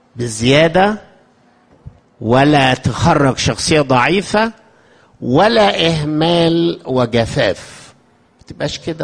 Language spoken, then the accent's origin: Arabic; Upper Egypt, Egypt; يعني مثلا عندنا في الصعيد يكونوا علموا أربعة والخامس مودهوش المدرسة يتعلم عشان في الغيط